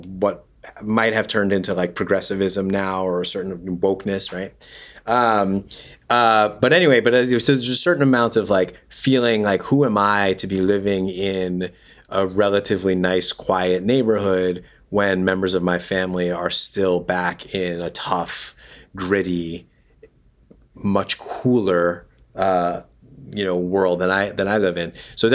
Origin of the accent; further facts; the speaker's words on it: Yonkers, New York, United States; I grew up in Yonkers, New York, which is Lower Westchester County.